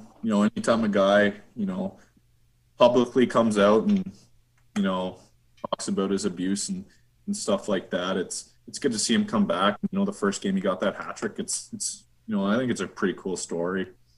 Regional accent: Ottawa, Ontario, Canada; Ottawa, just because I'm from Ottawa.

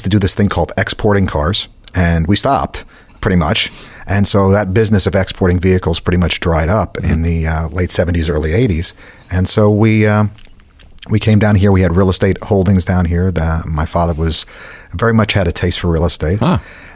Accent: Brooklyn, New York, United States; I'm originally from New York. Came down here, spent most of my life in Southeast Florida, though.

